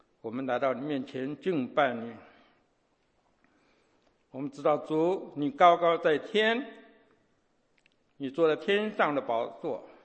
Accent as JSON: {"language": "Chinese", "country": "Taiwan", "tie": "born or raised there", "first_language": "Taiwanese Hokkien", "second_language": "Chinese", "moved": "yes", "lives_now": "United States", "said": "我从小在台湾的家庭长大，在台湾的长老教会长大，我的祷告用台语，我读圣经用台语，我唱诗歌用台语。我来到美国才开始，"}